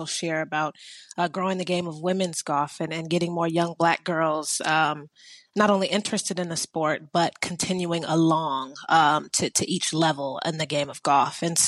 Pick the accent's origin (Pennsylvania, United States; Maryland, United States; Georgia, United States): Georgia, United States; Atlanta; think about the courses that I grew up playing here in Atlanta.